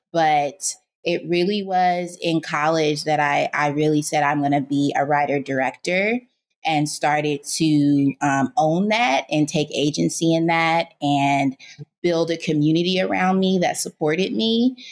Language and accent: English; California, United States; I think for me, I grew up born and raised in the Bay Area